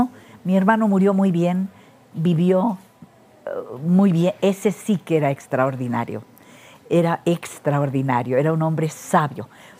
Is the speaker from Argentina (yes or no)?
no; Mexico; born there; Nacimos en México, nada más Beto y yo.